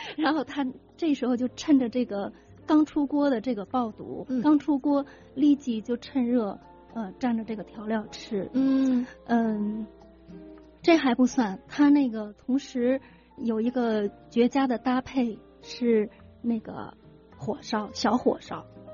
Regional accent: Beijing, China; 对，我是土生土长的北京人。

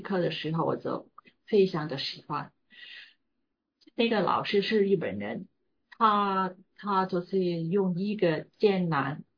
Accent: Hong Kong; Chinese is a second language; 我在香港的时候，我在香港长大，我在香港读书，在香港结婚

